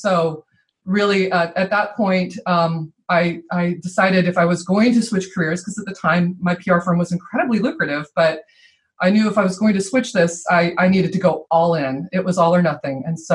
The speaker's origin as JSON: {"language": "English", "country": "Ireland", "said": "The bonus is, you know, that I'm Irish, so that comes naturally."}